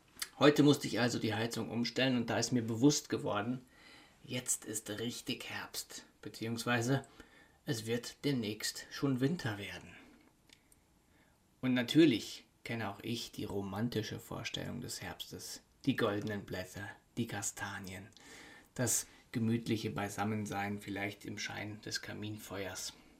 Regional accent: North Rhine-Westphalia, Germany; now in Cologne, Germany; Im Sauerland, wo ich herkomme, sagt man dazu, es ist so richtig uselig.

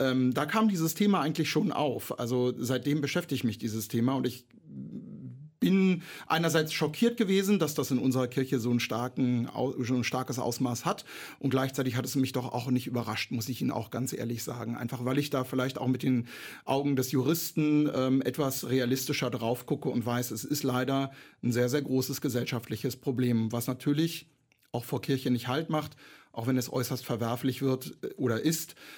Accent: Berlin, Germany; ich könnte mir sehr, sehr gut vorstellen, außerhalb meiner Heimat Berlin hier sesshaft zu werden

